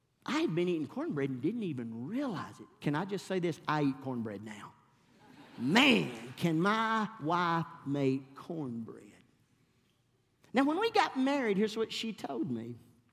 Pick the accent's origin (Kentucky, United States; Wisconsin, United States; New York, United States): Kentucky, United States; Hardin; you know, we're from Hardin, Kentucky. We're in Atlanta, Georgia. Nobody knows us.